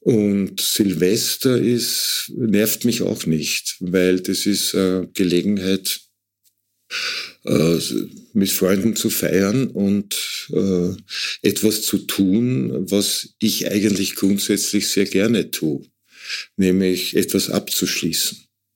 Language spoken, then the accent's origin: German; Lower Austria, Austria; Gut, ich komme aus dem Waldviertel, da gab es überall diese Tannenbäume oder Nadelbäume.